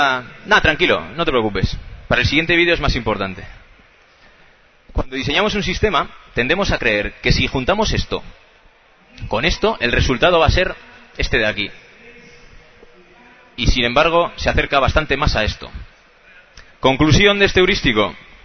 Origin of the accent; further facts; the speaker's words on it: Castilla-La Mancha, Spain; Mi pueblo es un pueblecillo muy pequeño de Guadalajara que no llega a 65 habitantes.